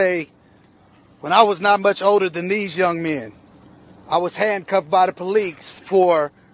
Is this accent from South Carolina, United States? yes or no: no; Oakland, California, United States; Growing up in Oakland, it was natural to fear the police.